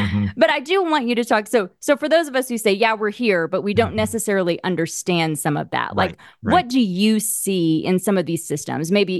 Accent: Oklahoma, United States; And and I come from a little place, I grew up in Oklahoma, where each of my grandparents, they married one another and they met because their family farms were next to each other.

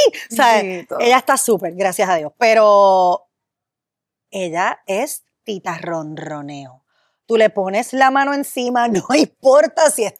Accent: Puerto Rico; Nosotros nos criamos, especialmente en Puerto Rico, eso se da mucho.

